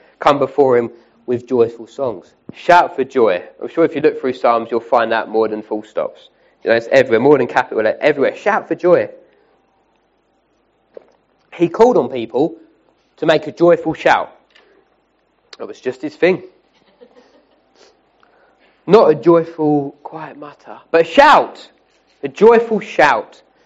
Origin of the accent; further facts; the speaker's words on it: England, United Kingdom; Now, as English, we're not good at this, because as English people, we're not very good at dancing.